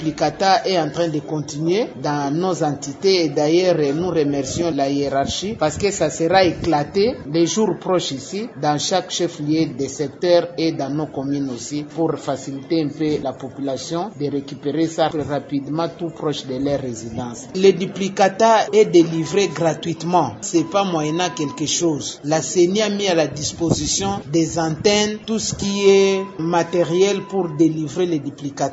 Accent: Matadi, Kongo Central, DR Congo; Parce que, comme chez nous, à Matadi, par jour, on délivre même dans de 200, 300 duplicata.

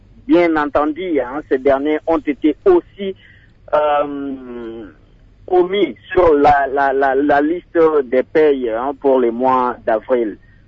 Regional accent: Maniema, DR Congo; now in Kinshasa, DR Congo; Je voudrais revenir sur un sujet chez moi au Maniema, bien qu'en état à Kinshasa aujourd'hui

